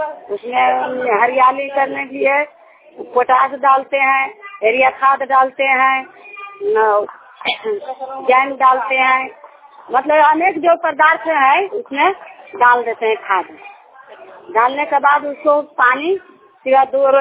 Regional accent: Balwapur, Bihar, India; ग्राम बलवापुर के रहने वाली हूँ, जिला नवादा पड़ता है, थाना नारदीगंज पड़ता है, पोस्ट मसौड़ा पड़ता है।

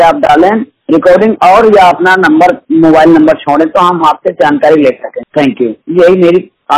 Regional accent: Banda, Uttar Pradesh, India; मैं बांदा उत्तर प्रदेश का मूल निवासी हूँ।

